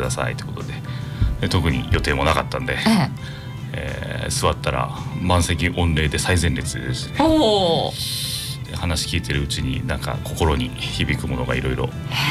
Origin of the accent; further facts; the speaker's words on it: Koriyama, Fukushima, Japan; also born or lived in Miyagi; 我々もともと2人とも福島県郡山市っていうところの出身で、福島県の真ん中にある、はい、まあ、大きい市なんですけど、まあ、そこから私の転勤都合で宮城県に行ったり、また福島に戻ってきて、